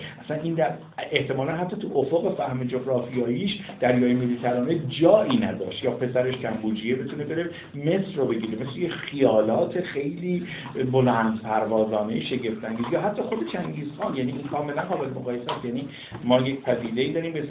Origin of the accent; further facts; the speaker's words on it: Iran; حالا ما ایرانی هستیم شاید خیلی خوشمون نیاد